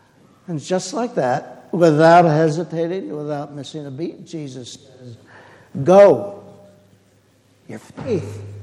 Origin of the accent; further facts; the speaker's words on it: New Jersey, United States; In my hometown, New Jersey.